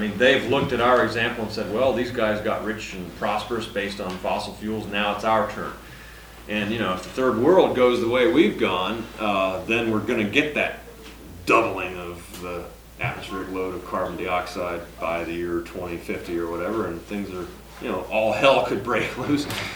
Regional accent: United States; It's just that I'm American.

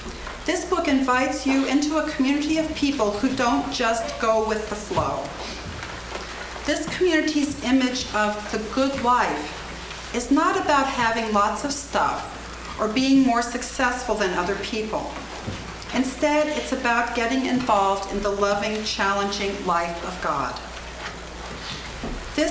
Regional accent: Valparaiso, Indiana, United States; I'm from Valparaiso, Indiana

